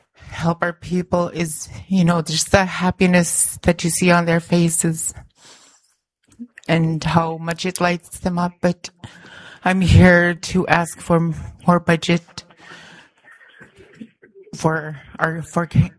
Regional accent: Tuluksak, Alaska, United States; now in Wasilla, United States; I'm originally from Tulksak, and I'm still a tribal member of there, but I now reside in Wasilla.

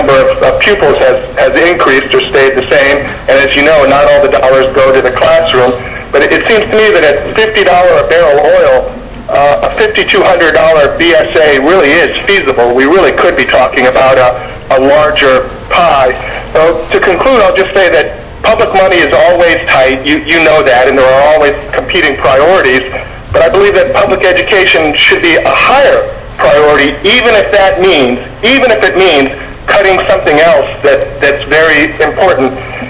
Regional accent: Moose Pass, Alaska, United States; I am from Moose Pass.

